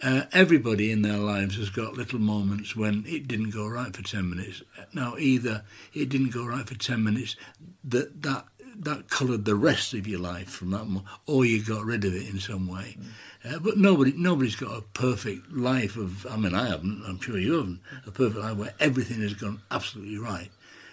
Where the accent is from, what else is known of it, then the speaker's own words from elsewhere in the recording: England, United Kingdom; So I said, "Well, I'm trying to explain that we're from England, and we'd like you to do a minute for Pat, your friend."